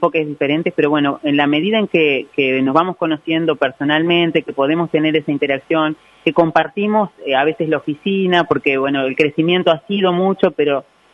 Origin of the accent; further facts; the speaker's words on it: Paysandú, Uruguay; Para los que somos de Paysandú